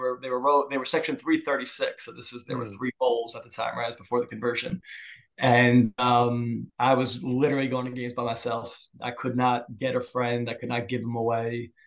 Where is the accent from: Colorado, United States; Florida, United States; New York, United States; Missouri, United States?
New York, United States; And as a kid growing up in New York